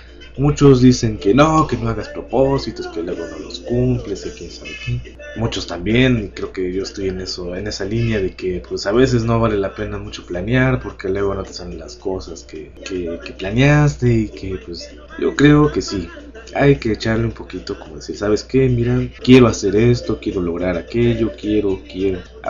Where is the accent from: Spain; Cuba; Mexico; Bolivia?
Mexico; Puebla; algunos de ustedes saben que soy de Puebla